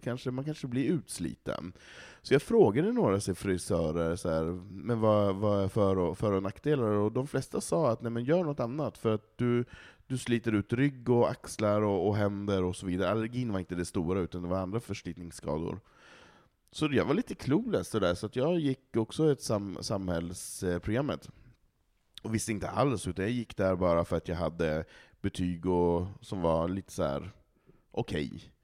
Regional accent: Malå, Västerbotten County, Sweden; gå till frisören i Malå i samhället där jag kommer ifrån

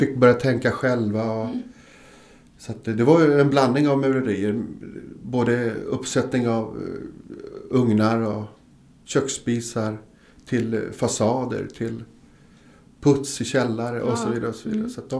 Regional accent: Stockholm County, Sweden; Och Där är jag uppvuxen. Med den ena foten i antroposofin och den andra foten utanför.

